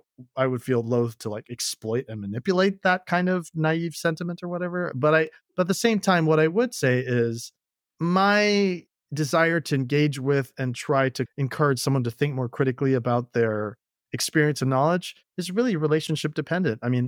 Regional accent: Slidell, Louisiana, United States; all of the anxiety and weird feelings I had about growing up in Louisiana and Slidell and what it meant to be from the South, but in the North, and then also being South Asian

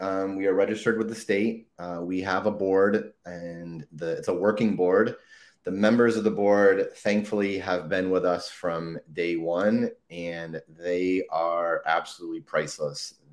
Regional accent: New York, United States; So I grew up in New York. We had the Empire State Games, which of course I participated

